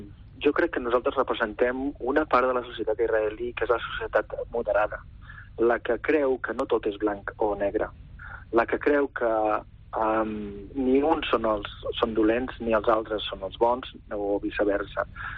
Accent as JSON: {"language": "Catalan", "region": "Catalonia", "country": "Spain", "said": "jo com a espanyol o com a català he admirat"}